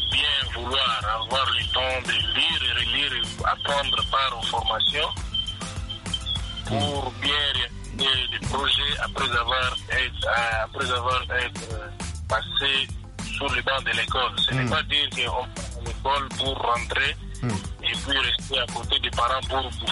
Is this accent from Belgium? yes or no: no; DR Congo; chez nous en RDC